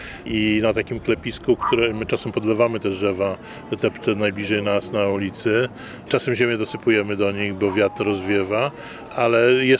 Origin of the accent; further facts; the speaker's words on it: Gdańsk, Pomeranian Voivodeship, Poland; born there; Ja się urodziłem w Gdańsku, w ulicy obok, od której w tej chwili się znajdujemy.